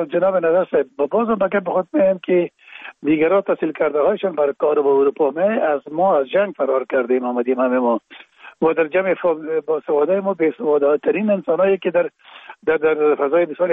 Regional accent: Afghanistan; وقتی که ما میگیم افغان هستیم

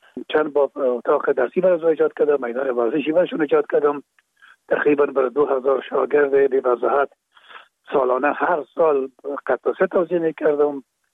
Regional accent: Kabul, Afghanistan; اونجا در شهید کابل به دنیا آمدیم و اونجا مکتب خواندیم

